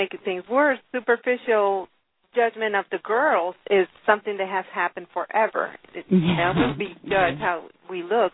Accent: Venezuela; now in United States; I came from Venezuela 20 years ago, and I remember I could eat anything.

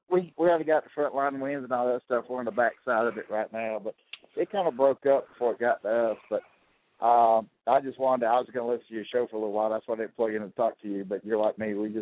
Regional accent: Augusta, United States; we're from Augusta, and for us to go down there so that many people

